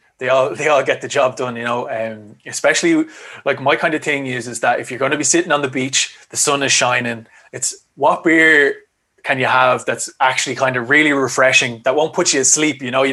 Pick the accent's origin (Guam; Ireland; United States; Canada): Ireland; One, being Irish and being a stereotypical Irishman.